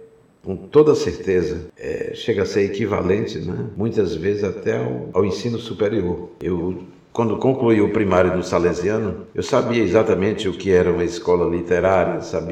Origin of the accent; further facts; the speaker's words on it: Juazeiro do Norte, Ceará, Brazil; born there; Eu nasci em Juazeiro do Norte, né, uma cidade que tem é um verdadeiro caldeirão. Juazeiro do Norte, gente, é o interior do Nordeste brasileiro.